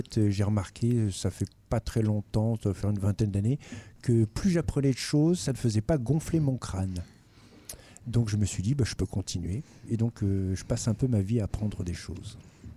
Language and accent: French; Fleury-les-Aubrais, Centre-Val de Loire, France; also born or lived in Nantes; j'ai 46 ans, je suis né à Nantes, j'ai grandi à Fleury-les-Aubrais.